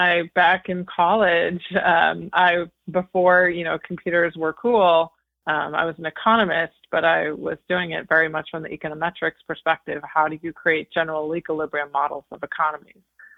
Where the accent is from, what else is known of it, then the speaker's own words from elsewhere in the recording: Chicago, Illinois, United States; I grew up in Chicago, actually the northern suburbs of Chicago, and I was lucky to be able to have a beautiful childhood growing up in the same town pretty much my whole life.